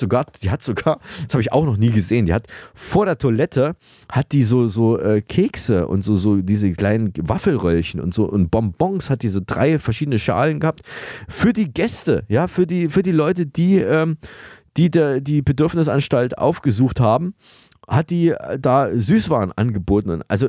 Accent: Saalfeld, Thuringia, Germany; wir schalten wieder rüber nach Saalfeld in meine Heimatstadt in Thüringen.

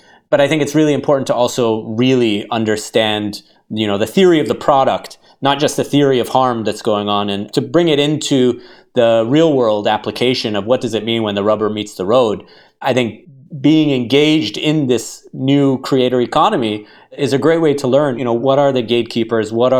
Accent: California, United States; growing up in Silicon Valley, I was very much, you know, Silicon Valley is near Berkeley.

